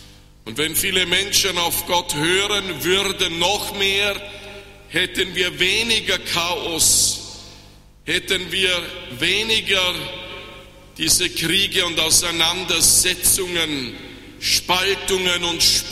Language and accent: German; Vorarlberg, Austria; Ich bin in Vorarlberg geboren und aufgewachsen